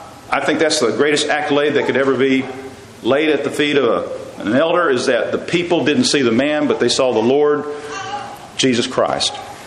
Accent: Texas, United States; I love to trace my roots. I'm a Texan. And a Texan will tell you he's from Texas.

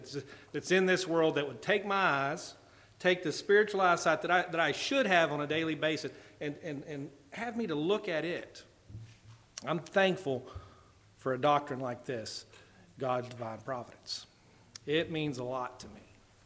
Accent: Bartow, Florida, United States; I'm from Bartow, Florida, and we're still learning how to speak a little over there.

